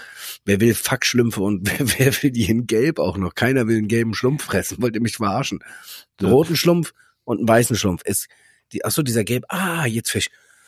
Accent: Bischofsheim, Germany; weil ich komme halt aus Bischofsheim und das Wappentier ist ein Frosch

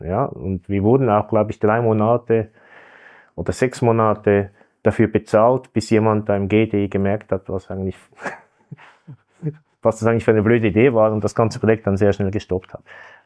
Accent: Switzerland; Und ich komme aus der Schweiz

